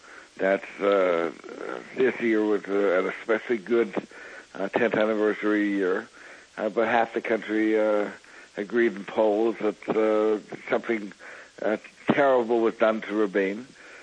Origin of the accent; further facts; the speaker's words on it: Canada; now in Israel; Originally, Middle Canada.